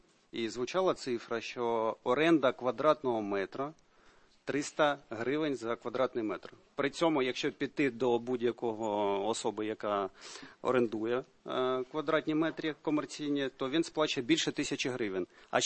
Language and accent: Ukrainian; Barvinkove, Kharkiv Oblast, Ukraine; Барвінково, Харків. От я родом із Барвінкова.